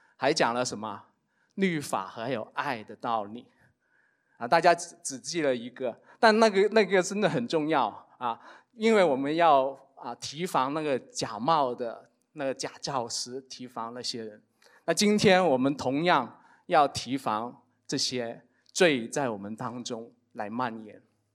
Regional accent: China; 我们中国人打仗啊，有孙子兵法

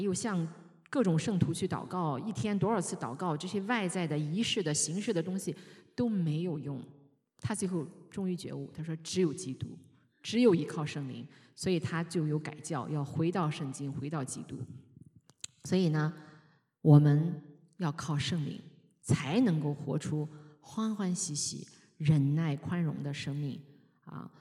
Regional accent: Shandong, China; 有很多人那个像我们山东人一说话嗓门很大

